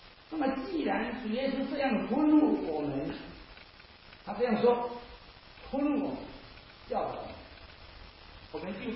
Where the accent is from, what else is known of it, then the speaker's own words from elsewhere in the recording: Shandong, China; 我太太的这个我也是山东的